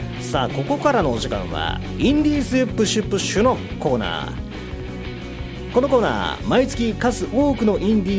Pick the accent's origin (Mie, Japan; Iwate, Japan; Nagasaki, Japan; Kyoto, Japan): Nagasaki, Japan; まあ、長崎、僕の地元もそうなんですけど、サバの刺身が食べられるんですよね。